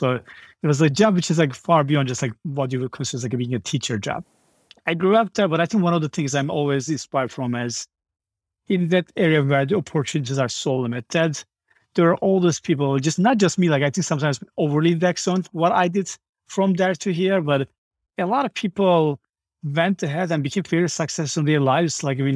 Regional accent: Malatya, Turkey; So I grew up in southeast part of Turkey in a kind of city called Malatya. I was born in a small village.

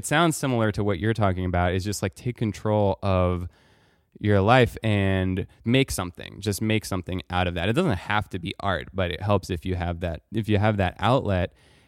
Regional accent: Paris, Île-de-France, France; also born or lived in Colorado / Netherlands; now in Los Angeles, United States; I grew up in Paris, and then I lived in Colorado, which was sunny but cold, and then I lived in Holland.

